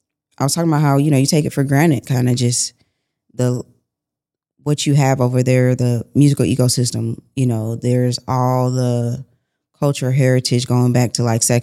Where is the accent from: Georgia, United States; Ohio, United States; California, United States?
Georgia, United States; Atlanta; I grew up in Atlanta.